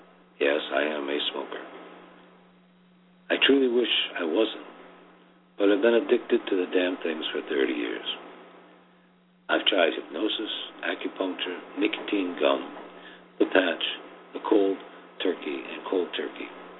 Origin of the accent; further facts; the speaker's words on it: United States; I am an American and a smoker, and I hate American hypocrisy as well.